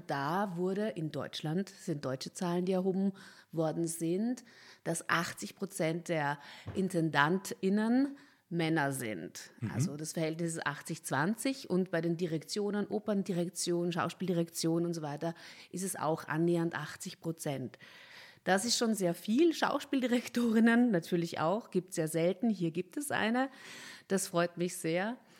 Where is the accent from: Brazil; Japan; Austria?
Austria; Vienna; Und ja, ich komme aus Wien und bin jetzt, freue mich auch wieder in Österreich was machen zu können.